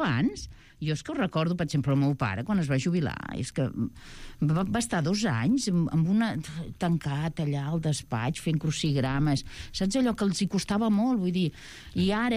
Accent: Badalona, Catalonia, Spain; nosaltres som de Badalona

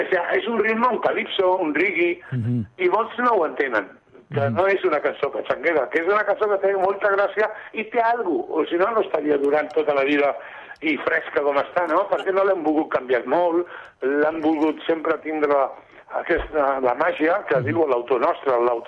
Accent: L'Hospitalet de Llobregat, Catalonia, Spain; born there; Som nascuts a Hospitalet, el Quique i jo

